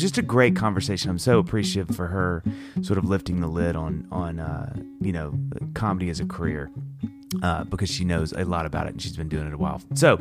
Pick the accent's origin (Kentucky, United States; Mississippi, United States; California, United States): Mississippi, United States; It's because I grew up in Mississippi.